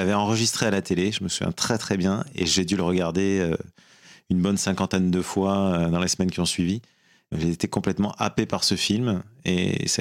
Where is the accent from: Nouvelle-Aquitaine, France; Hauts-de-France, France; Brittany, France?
Nouvelle-Aquitaine, France; Blanquefort; also born or lived in Bordeaux; Alors moi, je suis né à Bordeaux et j'ai grandi à Blanquefort, juste à côté de Bordeaux, dans la périphérie de Bordeaux.